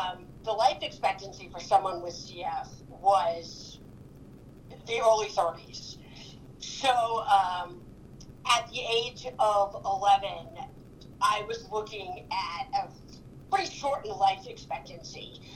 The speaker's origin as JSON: {"language": "English", "town": "Columbus", "region": "Ohio", "country": "United States", "tie": "born or raised there", "said": "I'm the oldest of three kids. I grew up outside Columbus, Ohio."}